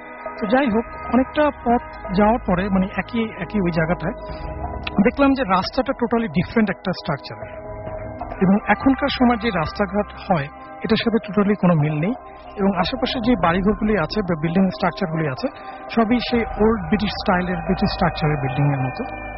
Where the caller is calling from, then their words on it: Dhaka, Dhaka Division, Bangladesh; আমি এসছি Mirpur eastern housing থেকে।